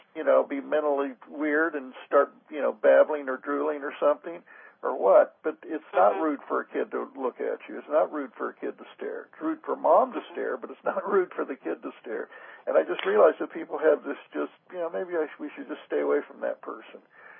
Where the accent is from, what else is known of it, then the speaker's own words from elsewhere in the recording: Oklahoma, United States; but I grew up in Oklahoma in the 50s